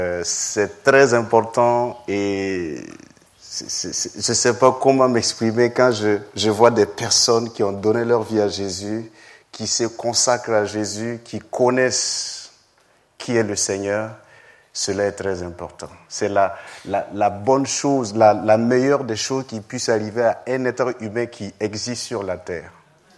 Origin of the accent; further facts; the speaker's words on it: Burkina Faso; Je suis venu du Burkina Faso en vacances avec ma femme